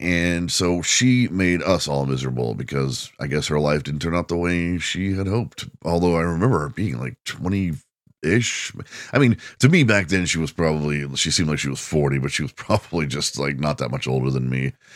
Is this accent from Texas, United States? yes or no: yes; The Woodlands, Texas, United States; Plus, I grew up in the Woodlands.